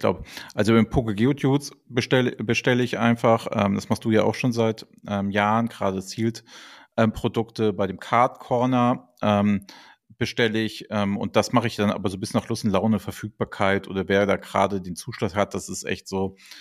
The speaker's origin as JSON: {"language": "German", "region": "Hamburg", "country": "Germany", "said": "man denkt ja immer so, der ist ja Hamburger und ich bin auch Hamburger, aber es sind 1,5 Stunden da."}